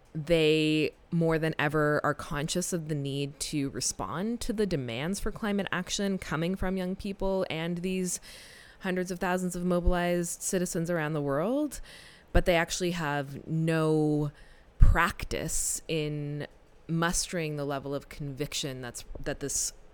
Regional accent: Canada; cities like Montreal and my home country of Canada

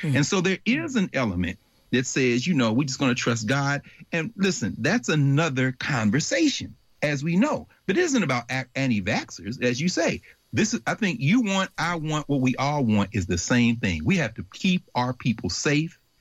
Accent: Tennessee, United States; you know, I'm from Tennessee, where I'm from, you couldn't go to school right. If you didn't have your vaccine.

